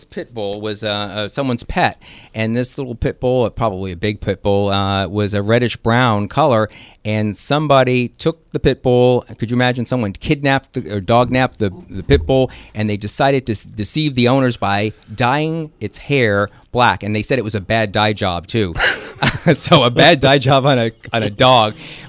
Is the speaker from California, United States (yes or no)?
no; Brooklyn, New York, United States; Yeah, Italians from the East Coast